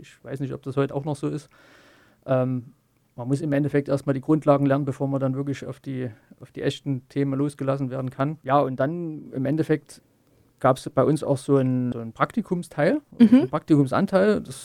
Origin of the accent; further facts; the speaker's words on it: Chemnitz, Saxony, Germany; Bin gebürtiger Karl-Marx-Städter, immer noch wohnhaft in Chemnitz. Bin eigentlich ja von klein auf hier in der Stadt gewesen, hier in der Stadt geblieben, habe hier meine schulische Laufbahn absolviert.